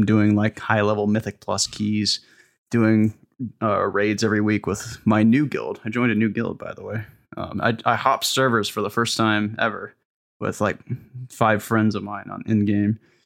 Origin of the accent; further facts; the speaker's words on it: Indiana, United States; born there; I was born in Indiana. My family lives in Illinois.